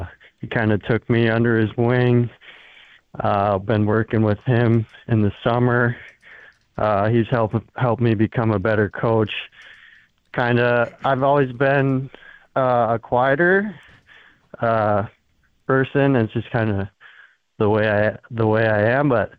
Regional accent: Minneapolis, Minnesota, United States; now in Fargo, United States; So I'm from Minneapolis. I grew up playing at Minneapolis Hockey Association.

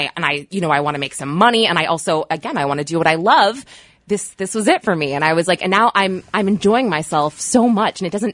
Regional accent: New Hampshire, United States; now in Manhattan, United States; Yes, I am a product of New Hampshire, the 603, and I moved to Manhattan to pursue theater.

